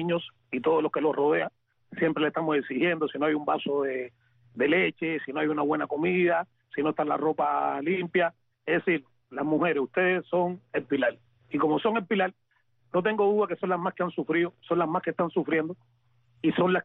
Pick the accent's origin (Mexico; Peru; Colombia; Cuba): Cuba; Entonces, para todos ellos, para mi Cuba, también en especial para las hermanas Garrido, que son de mi pueblo